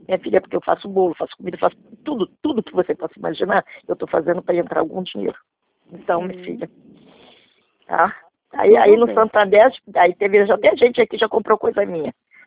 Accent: Rio de Janeiro, Brazil; eu sou daqui do Rio

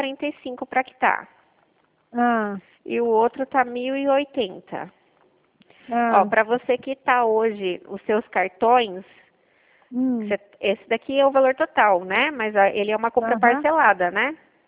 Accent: Itu, São Paulo, Brazil; Não, eu sou de Itu.

